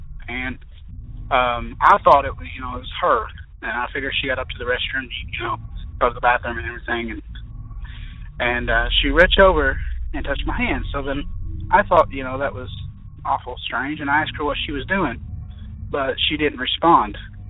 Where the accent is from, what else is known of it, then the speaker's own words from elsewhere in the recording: Kentucky, United States; I'm from Kentucky.